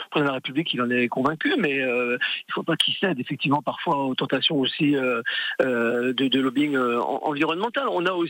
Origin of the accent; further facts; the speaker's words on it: Brittany, France; Chez nous, dans le Finistère